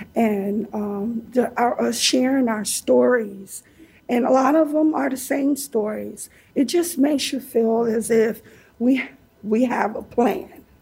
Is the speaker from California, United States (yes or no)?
no; Detroit, Michigan, United States; I'm from Detroit. we don't think of stuff like that.